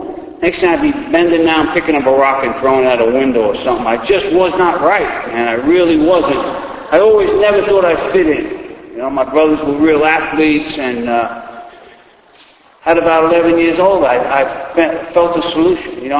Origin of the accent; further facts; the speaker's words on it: Queens, New York, United States; I grew up in Queens, one of nine kids. My father was a New York City cop, and I was the youngest boy.